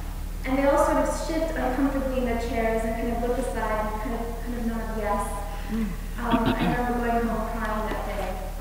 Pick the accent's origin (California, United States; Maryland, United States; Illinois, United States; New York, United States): California, United States; Clovis; I grew up in California Central Valley in a little town called Clovis, a very agrarian community, small, very conservative, mostly white, mostly Christian.